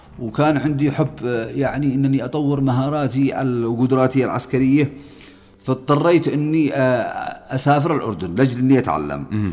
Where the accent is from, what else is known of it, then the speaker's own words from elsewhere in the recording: Yemen; لأنه عندما حصل العدوان السعودي الأمريكي على بلادي اليمن